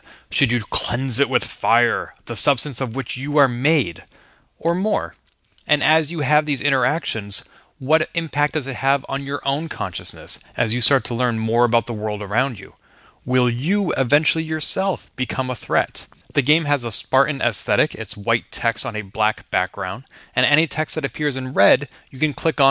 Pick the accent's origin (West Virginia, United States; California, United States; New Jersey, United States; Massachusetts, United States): Massachusetts, United States; Boston; and then I was delighted to see you at PAX East in my hometown of Boston just a few weeks ago